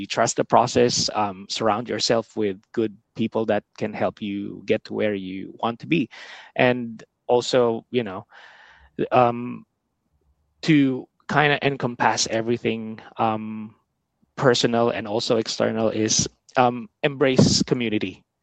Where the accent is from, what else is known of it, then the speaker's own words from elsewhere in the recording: Central Luzon, Philippines; moved away as an adult; also born or lived in Singapore; I grew up in the Philippines, born and raised in the province of Pampanga. And then after uni and also a couple of years working in the Philippines, I decided to move to Singapore for more work experience.